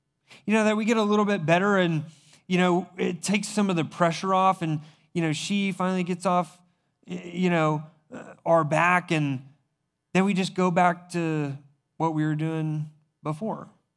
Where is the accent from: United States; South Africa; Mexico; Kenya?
United States; South Carolina; And I was raised in South Carolina, and so I used an old South Carolina trick and to fix this light switch.